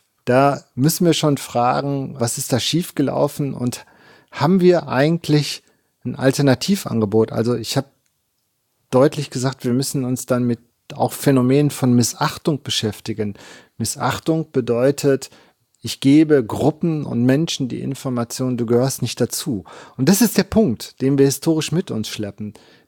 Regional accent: East Germany, Germany; ja im Osten und als ich nach Bielefeld gekommen bin, habe ich zur Verunsicherung meiner Studierenden immer gesagt, ich bin Ossi.

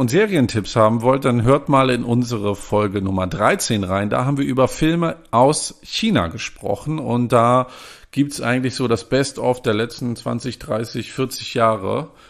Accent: Mecklenburg-Vorpommern, Germany; aus meiner Heimat ist ja der Ochse im Landeswappen in Mecklenburg-Vorpommern.

